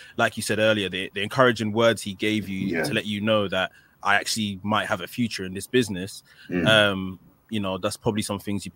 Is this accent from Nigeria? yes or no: yes; Nigeria; because I was thinking, we generally, as Nigerian kids, African kids, we don't get this kind of affection.